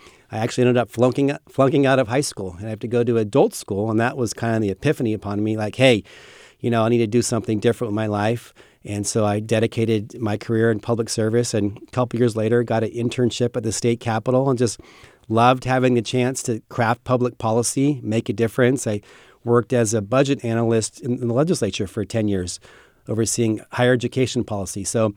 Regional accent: Sacramento, California, United States; Well, I grew up here in Sacramento in a single-parent family.

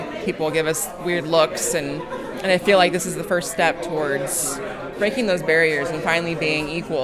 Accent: Sacramento, California, United States; I'm from Sacramento.

